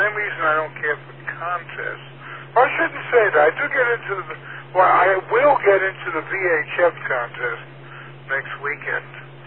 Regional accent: Whitestone, New York, United States; my lawyer friend, we grew up here in Whitestone. I know him since I'm like 10 or 11 when I moved here to Whitestone.

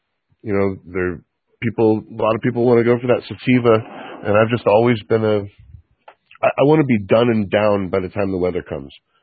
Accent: Monterey, California, United States; I grew up in Monterey, California. So, like, I grew up washing boats for rich people.

